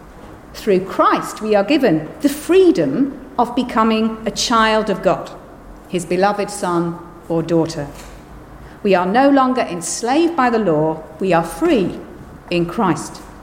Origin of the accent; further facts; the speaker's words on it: United Kingdom; In my home country of the UK